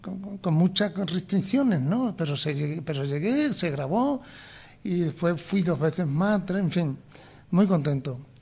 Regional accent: Jerez de los Caballeros, Extremadura, Spain; realidad de mi infancia en Baluengo, Probales, La Bazana, Jerez los Caballeros.

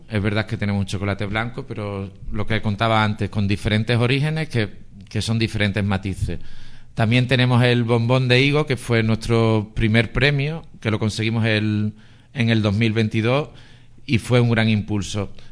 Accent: Llerena, Extremadura, Spain; also born or lived in Nicaragua; venimos a Llerena porque yo soy de Llerena y fue por una desgracia realmente. Nosotros vivíamos en Nicaragua, teníamos nuestra vida establecida allí

